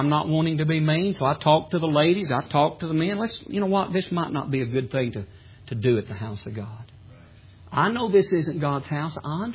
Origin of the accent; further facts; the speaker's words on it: Alabama, United States; You know, when I was growing up in Alabama, they had blue laws. Everything shut down on Sunday.